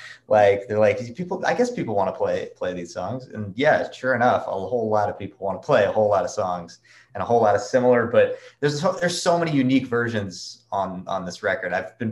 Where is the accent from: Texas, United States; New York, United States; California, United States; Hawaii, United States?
California, United States; Manhattan Beach; I grew up in Manhattan Beach, which was definitely the South Bay in Southern California